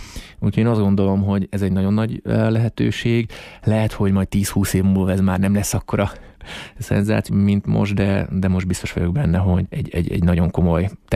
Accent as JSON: {"language": "Hungarian", "town": "Miskolc", "region": "Borsod-Abaúj-Zemplén", "country": "Hungary", "said": "pont ezen gondolkoztam, hogy talán ez még nagyobb büszkeség az, hogy miskolciként egy ilyen képpel sikerült bekerülni"}